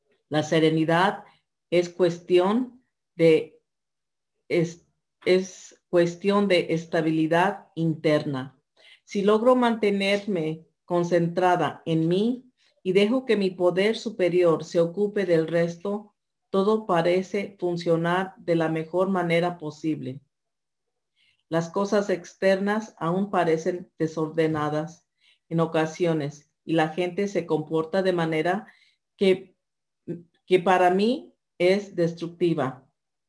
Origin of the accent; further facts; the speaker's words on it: Oakland, California, United States; soy del área de la Bahía de Oakland.